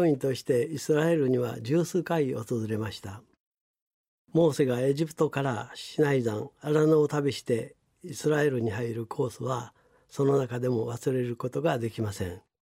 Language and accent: Japanese; Kyoto, Japan; 私は1942年に京都で生まれたんです。育った周辺は神社や仏閣がたくさんあって、